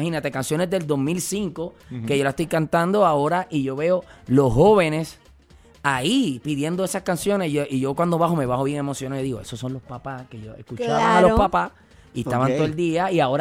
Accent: Carolina, Puerto Rico; Y yo dije, yo soy de Carolina.

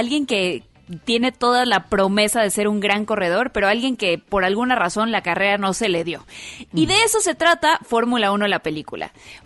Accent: Mexico; Eso es porque somos mexicanos.

